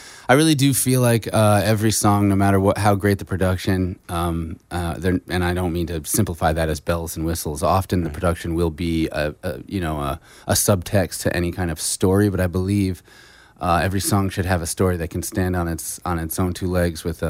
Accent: Woodstock, New York, United States; Yeah, I was born in the West Village, New York City, and moved my way up. I went to high school in Woodstock, New York, and then ended up going to Goddard College.

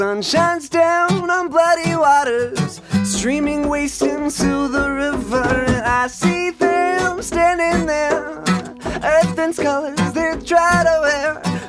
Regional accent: Costa Mesa, California, United States; Costa Mesa.

